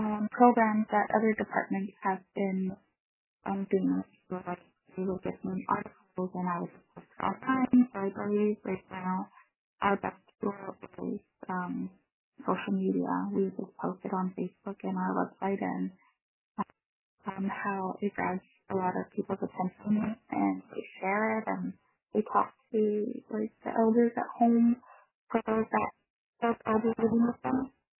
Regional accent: Mexico; I am from Mexico.

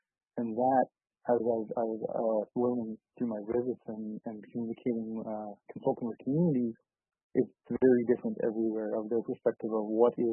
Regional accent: Winnipeg, Manitoba, Canada; being a very urbanized person, growing up in Winnipeg in the big city, kind of having all resources here, being a member of Red River Métis Nation, but identifying kind of with my heritage later in life

